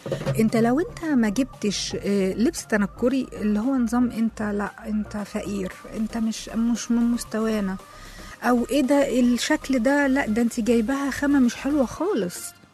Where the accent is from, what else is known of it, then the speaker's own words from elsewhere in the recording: Egypt; نعم احنا مصريين